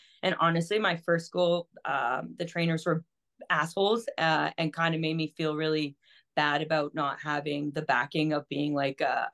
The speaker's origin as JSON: {"language": "English", "town": "Toronto", "region": "Ontario", "country": "Canada", "said": "we're from Toronto, so it's a great nightlife."}